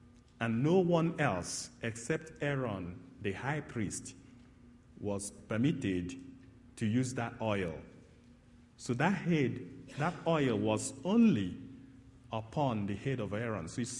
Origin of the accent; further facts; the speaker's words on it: Nigeria; So I am from Nigeria, one of those nations that came out of those kind of unity that didn't please God.